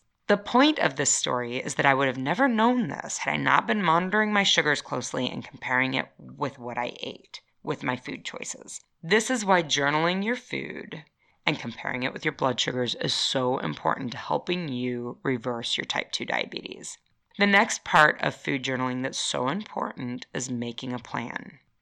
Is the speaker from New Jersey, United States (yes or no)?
no; Chicago, Illinois, United States; So, I grew up in Chicago. In Chicago, we do pizza.